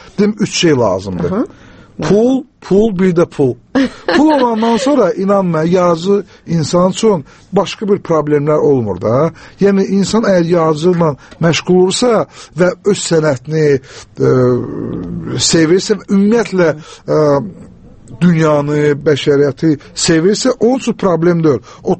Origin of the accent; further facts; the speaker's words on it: Baku, Azerbaijan; mən də özüm Bakılıyam, əslin belə dərin geçir, mən özüm də Bakılı deyirəm, əslin mənim başqa yerdəndir, başqa Azərbaycan regionlarından, amma mən əgər bu şəhərdə doğulmuşamsa, burada tərbiyə almışamsa